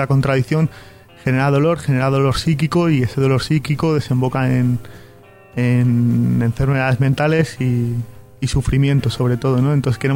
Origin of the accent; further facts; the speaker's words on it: Madrid, Community of Madrid, Spain; principalmente en Madrid, de donde yo vengo